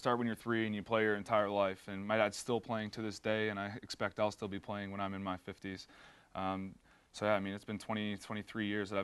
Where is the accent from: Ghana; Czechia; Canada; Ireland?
Canada; now in United States; it's 10 times different. So when we first moved here, it's football, football, football.